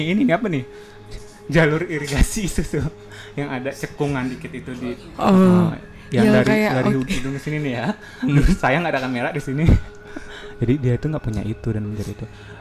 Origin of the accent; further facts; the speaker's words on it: West Sumatra, Indonesia; Jadi saya kebetulan berasal dari Sumatera Barat ya.